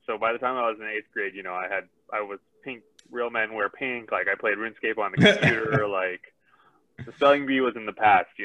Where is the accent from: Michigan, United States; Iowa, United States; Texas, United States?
Texas, United States; Abilene; Yeah, I grew up in Abilene, Texas. It's a small town.